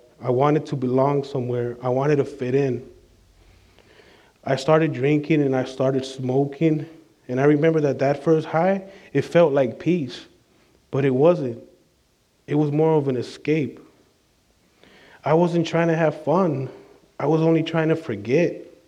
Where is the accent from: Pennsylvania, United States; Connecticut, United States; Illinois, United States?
Illinois, United States; Chicago; born there; I was born on January 25th, 1990, at Norwegian Hospital in Humboldt Park, Chicago, Illinois.